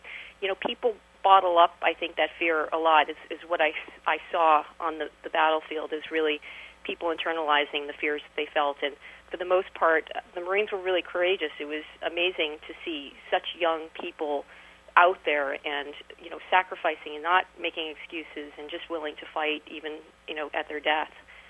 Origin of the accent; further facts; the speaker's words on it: Miami Beach, Florida, United States; also born or lived in New York; I grew up in Miami Beach in New York.